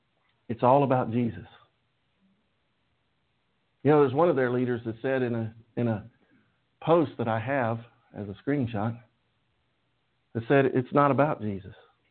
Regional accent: England, United Kingdom; And I'm not even Irish. I'm English.

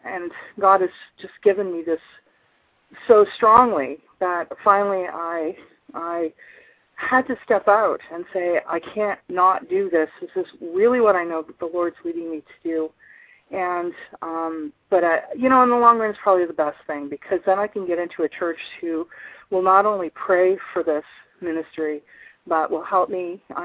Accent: Canada; I'm from Canada. So, and I'm working down here.

